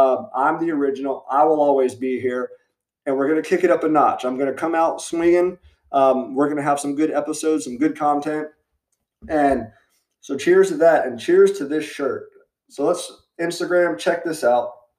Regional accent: Tampa, Florida, United States; And honestly, I'm not from St. Pete, but I'm born and raised right here in Tampa in the 813.

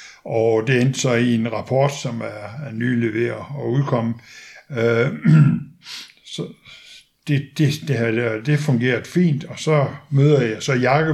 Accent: Central Denmark Region, Denmark; now in Frederikshavn, Denmark; og jeg bor i dag i Frederikshavn. Kommer jeg oprindeligt fra Midtjylland, Skiveegnen.

